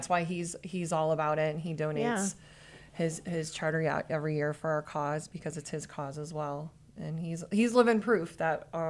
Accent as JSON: {"language": "English", "region": "Ohio", "country": "United States", "tie": "born or raised there", "said": "because I know there's people interested even from my hometown, Ohio."}